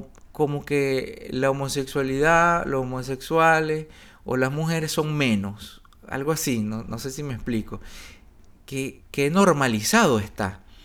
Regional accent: Venezuela; Ojalá que en mi país, que en Venezuela, algún día se llegue a eso.

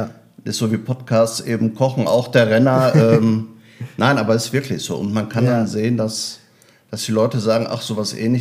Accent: Wanne-Eickel, North Rhine-Westphalia, Germany; für uns aus Wanne-Eickel

